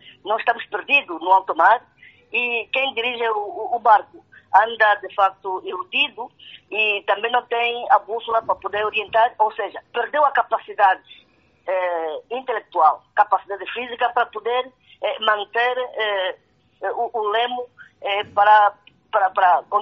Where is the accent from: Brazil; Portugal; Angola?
Angola; Huambo; E esta empresa privada, de facto, atuou com muita incidência na minha terra, no Ambo